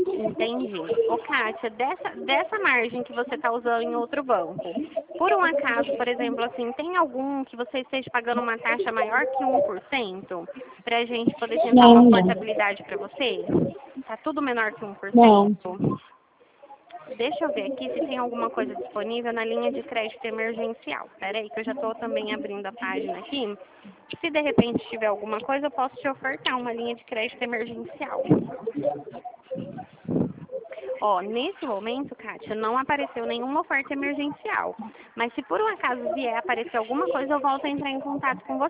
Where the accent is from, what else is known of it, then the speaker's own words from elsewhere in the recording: São Paulo, Brazil; eu sou daqui de São Paulo